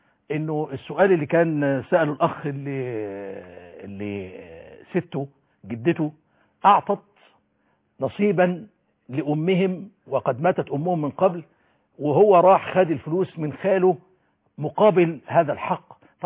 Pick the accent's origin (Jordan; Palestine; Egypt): Egypt; عندنا في مصر